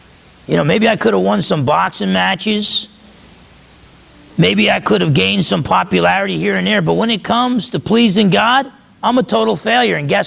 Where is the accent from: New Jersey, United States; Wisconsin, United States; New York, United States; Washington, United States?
New Jersey, United States; I remember growing up in New Jersey.